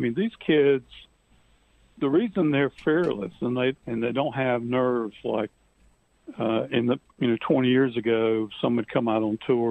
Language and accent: English; Greensboro, North Carolina, United States; I'm from Greensboro, and we have a major junior tournament there each year that's sponsored by the Wyndham.